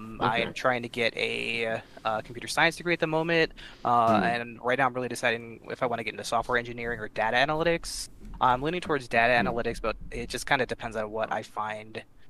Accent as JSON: {"language": "English", "town": "Syracuse", "region": "New York", "country": "United States", "said": "I'm from New York. I live in Syracuse."}